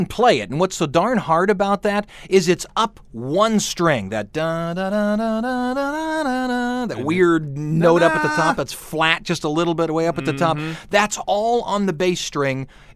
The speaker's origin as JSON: {"language": "English", "region": "Scotland", "country": "United Kingdom", "said": "I'm from Scotland. My entire family comes out of Scotland. Yeah, my father is positive that we … are direct descendants from Robert Burns."}